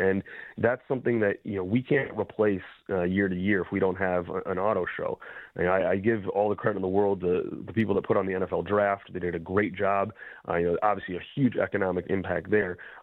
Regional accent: Detroit, Michigan, United States; You know, I grew up in Metro Detroit, and I went to auto shows as a kid

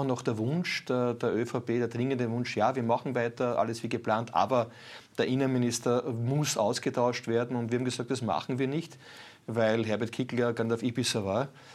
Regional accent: Burgenland, Austria; Und das sage ich ganz besonders als Burgenländer, weil wir eine Friedensuniversität im Land haben

